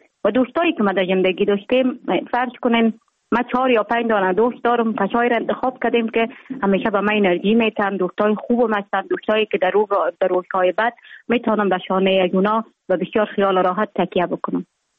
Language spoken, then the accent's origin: Persian; Jowzjan, Afghanistan; also born or lived in Mazar-i-Sharif; ما در ولایت جوزجان به دنیا آمدیم، 26 سال عمر دارم. مکتب خود در افغان ترک تا صنف 9 در جوزجان خواندیم، بعدا آمدیم از صنف 10 تا 12 در افغان ترک مزار شریف ادامه دادیم.